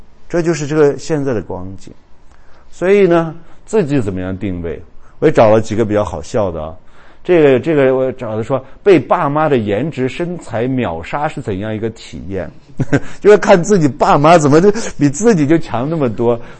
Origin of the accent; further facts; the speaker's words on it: China; 如果什么都不行的话，我们中国人还有一个伟大的那个方法，对吧？